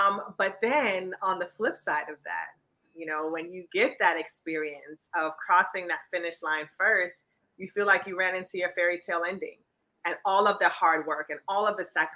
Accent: Jamaica; my family were from Kingston, Jamaica, and I just have the fondest memories of growing up in Jamaica with my mom and dad.

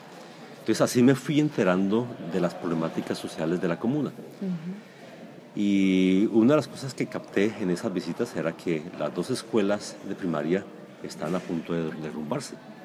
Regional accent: Colombia; now in Norway; Como buen colombiano, pues la timidez es muy poco presente

